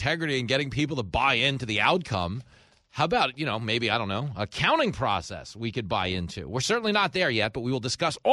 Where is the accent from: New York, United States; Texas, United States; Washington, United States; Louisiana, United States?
New York, United States; In my home state of New York, the big winner last night in the governor's race was U-Haul.